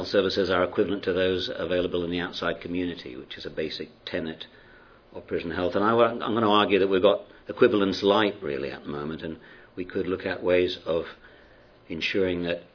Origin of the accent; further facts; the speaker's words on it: Scotland, United Kingdom; I was brought up in Scotland.